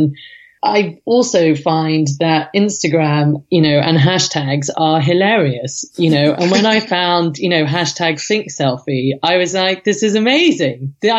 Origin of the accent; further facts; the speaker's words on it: England, United Kingdom; now in United States; And I come from England and Europe, essentially.